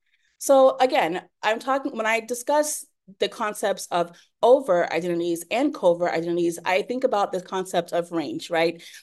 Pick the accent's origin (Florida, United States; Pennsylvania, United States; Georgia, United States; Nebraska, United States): Florida, United States; I am from South Florida. I'm very proud of that. My whole personality is I'm from Dade County. I'm an HBCU graduate, and I'm Black American, but I also use Spanish as my second language.